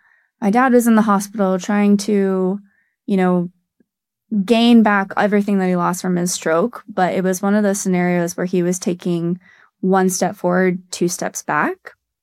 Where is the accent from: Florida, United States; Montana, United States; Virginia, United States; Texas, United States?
Montana, United States; Cardwell; Well, I grew up in Montana, actually, in a very, very small town called Cardwell. It's about 45 minutes west of Bozeman. You blink, you miss it. It's that small.